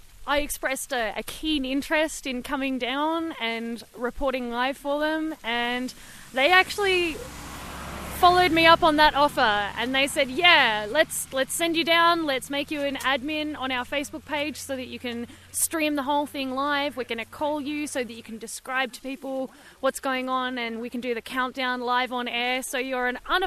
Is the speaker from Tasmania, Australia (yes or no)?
yes; Hobart, Tasmania, Australia; I'm from Hobart